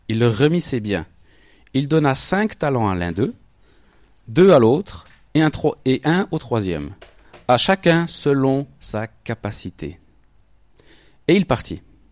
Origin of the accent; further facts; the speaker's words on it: Biel/Bienne, Bern, Switzerland; je viens de Bienne.